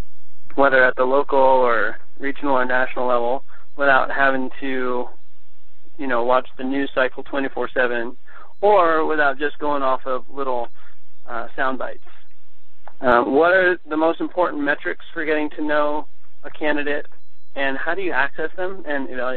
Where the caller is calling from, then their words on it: Natchez, Washington, United States; I am calling from Natchez, Washington.